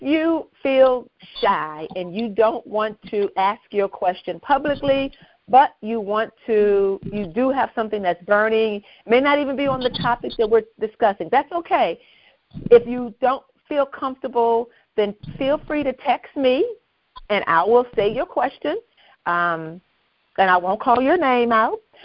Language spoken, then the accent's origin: English; Virginia, United States; now in Arizona, United States; I was born and raised in Virginia, but I live in Arizona.